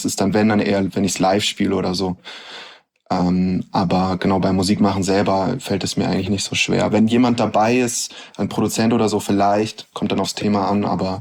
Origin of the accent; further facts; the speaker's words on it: Hamburg, Germany; Ich bin sehr, also so finanziell gesehen, sehr gut aufgewachsen. Wir sind in Eppendorf aufgewachsen. Das ist ja ein ziemlich, wie sagt man, bürgerliches oder ja, man kann auch sagen, Bonzenviertel.